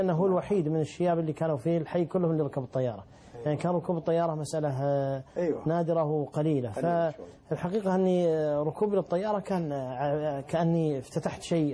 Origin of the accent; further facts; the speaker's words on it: Saudi Arabia; عندنا في السعودية